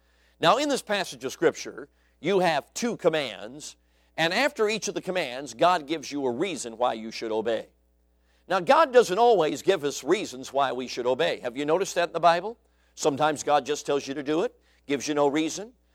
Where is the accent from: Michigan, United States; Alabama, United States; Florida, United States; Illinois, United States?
Illinois, United States; Chicago; Now, I have never been mugged. Growing up in Chicago, I guess that's unusual.